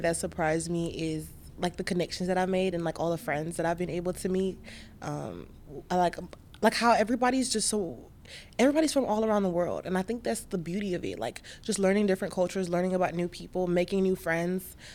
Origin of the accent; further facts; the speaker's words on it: Miami, Florida, United States; also born or lived in New York City / Savannah; now in Orlando, United States; I'm from Miami. Well, born in New York City, moved to Miami for a couple years, moved to Georgia for school.